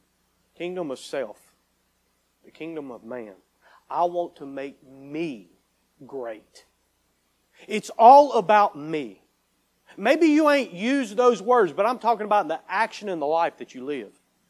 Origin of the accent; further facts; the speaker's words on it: North Carolina, United States; I said, no, sir, I'm from North Carolina. Boy, you got a strong draw.